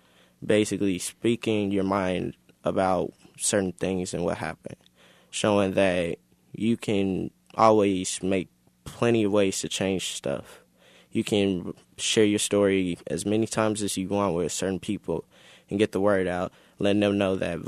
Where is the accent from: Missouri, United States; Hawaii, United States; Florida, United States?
Missouri, United States; Kansas City; Well, I am from Kansas City, Missouri. I've grown up here since 16 years.